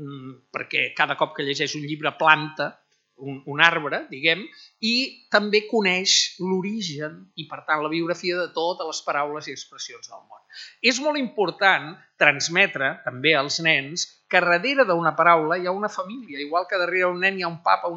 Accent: Barcelona, Catalonia, Spain; que és una dibuixant d'Horta, com jo, del meu barri, bona amiga

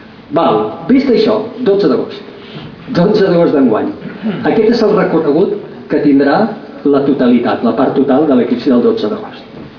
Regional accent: Tarragona, Catalonia, Spain; Jo sóc de Tarragona i a més tinc casa a Falset, al Priorat.

